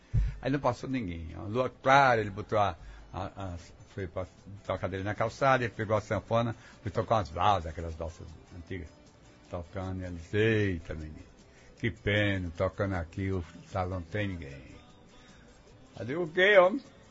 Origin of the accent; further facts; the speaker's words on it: Serra Talhada, Pernambuco, Brazil; eu sou de Serra Talhada